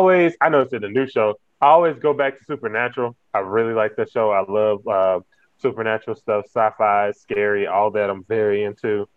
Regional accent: Texas, United States; I'm from the South. I'm from Texas.

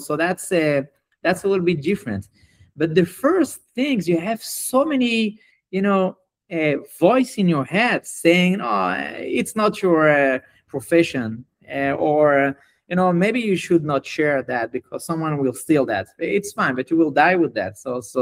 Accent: France; now in Israel; So first I grew up in France, and then I moved to Israel about 10 years ago.

